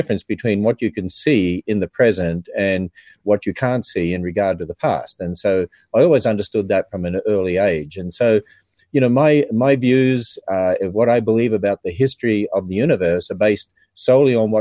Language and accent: English; Australia; I grew up in Australia, and Australia's a fairly pagan culture